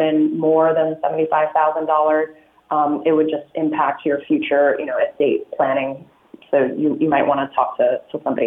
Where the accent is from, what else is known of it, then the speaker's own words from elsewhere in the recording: Illinois, United States; now in California, United States; But I'm originally from Illinois, and Illinois does have that benefit.